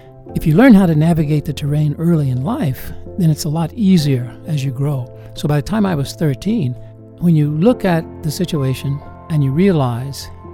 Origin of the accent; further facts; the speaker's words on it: Little Rock, Arkansas, United States; growing up in Little Rock, under those very harsh circumstances, legalized segregation